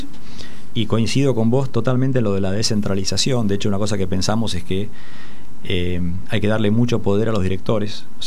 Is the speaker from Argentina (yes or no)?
yes; Argentina; somos argentinos